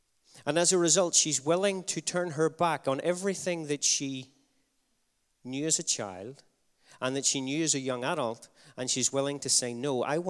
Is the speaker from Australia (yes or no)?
no; Carrickfergus, Northern Ireland, United Kingdom; Bangor's quite a small town. I grew up in Carrickfergus, which is a smaller town.